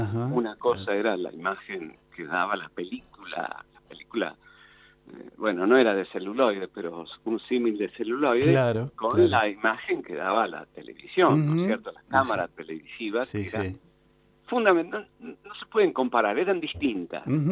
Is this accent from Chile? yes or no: no; Argentina; lo grave que es que nosotros no podemos vernos representados como argentinos en la televisión abierta